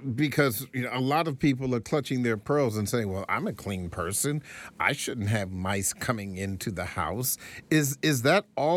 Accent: Lanham, Maryland, United States; I remember as a kid, growing up in Lanham

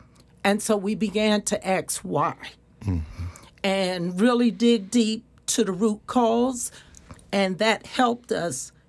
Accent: Washington, District of Columbia, United States; So I am a native Washingtonian. I've lived in Ward 7 for approximately 25 years, and I am a Black woman

